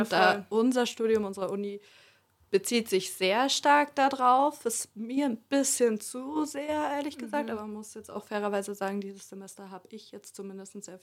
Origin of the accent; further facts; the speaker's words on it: Bavaria, Germany; ich komme aus Bayern